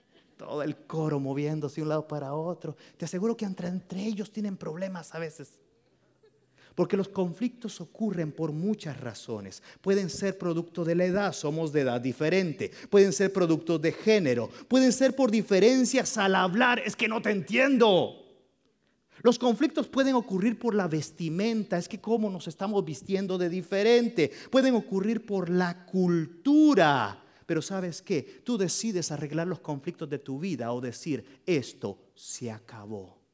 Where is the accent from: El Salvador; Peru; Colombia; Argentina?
El Salvador; Yo soy del Salvador, pero los tacos llegaron a ser parte mía también.